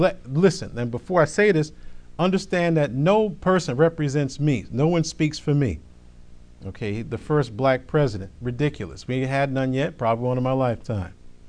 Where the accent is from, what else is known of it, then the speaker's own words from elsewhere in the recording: United States; born there; I'm in America. I was born in America. I love my country. I'm a patriot of my country.